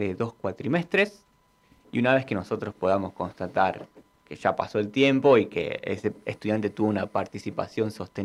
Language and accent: Spanish; Ezeiza, Buenos Aires Province, Argentina; Yo te cuento, soy de Ezeiza y allá hizo menos 4.